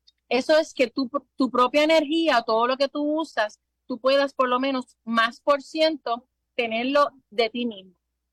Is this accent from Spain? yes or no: no; Aguadilla, Puerto Rico; En Aguadilla, que nosotros somos de Aguadilla